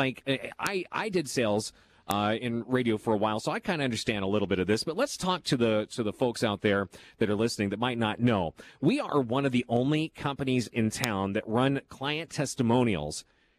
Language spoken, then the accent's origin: English; Kansas City, United States; Are you kidding me, dude? I am from Kansas City. Barbecue is always welcome.